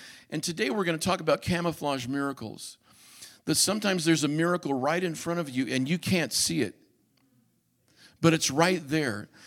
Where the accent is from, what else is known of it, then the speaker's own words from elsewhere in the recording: Arizona, United States; You know, as I mentioned, I grew up in Arizona. My dad was a football coach at the University of Arizona.